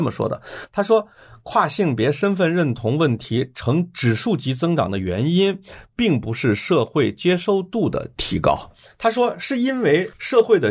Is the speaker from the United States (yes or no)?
no; China; 我们从小在中国长大